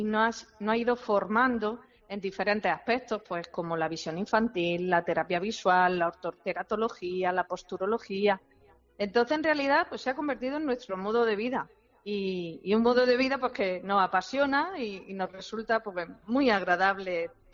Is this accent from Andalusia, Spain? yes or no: yes; Úbeda, Andalusia, Spain; empezamos hace ya casi 30 años en Úbeda, Jaén, porque mi marido y yo, que también es optometrista, somos de Úbeda.